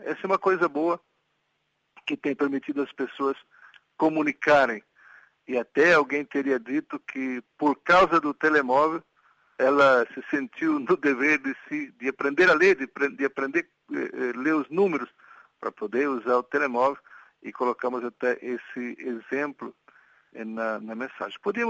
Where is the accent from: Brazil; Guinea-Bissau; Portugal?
Guinea-Bissau; E somos nós da Guiné-Bissau que temos que encontrar o modo de aplicar da melhor maneira possível esses apoios